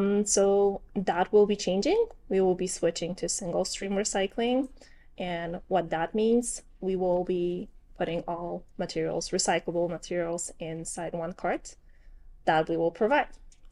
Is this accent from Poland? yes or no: yes; Poland; now in Shrewsbury, United States; So I came to this country about 15 years ago. I'm originally from Poland, where I was born and grew up. And I've been living in Shrewsbury since 2013, so almost 11 years. So most of my life in US has been in Shrewsbury.